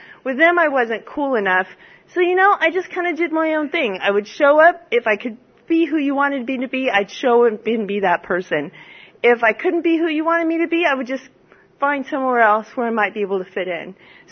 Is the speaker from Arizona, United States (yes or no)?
yes; Phoenix, Arizona, United States; I was a kid growing up in Phoenix. We lived in the suburb, and it's pretty hot in summertime.